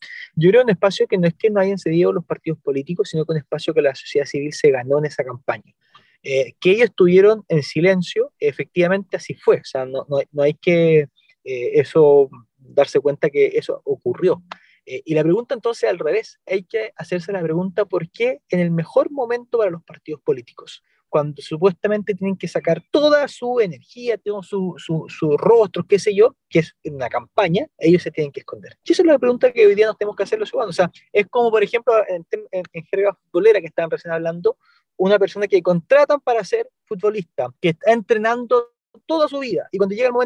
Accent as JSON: {"language": "Spanish", "country": "Chile", "said": "como chilenos"}